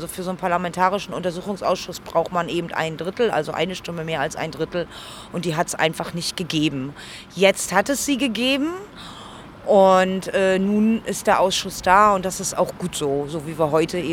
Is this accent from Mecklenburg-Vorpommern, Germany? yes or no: yes; Güstrow, Mecklenburg-Vorpommern, Germany; die auch viel in meiner Heimatstadt Güstrow sind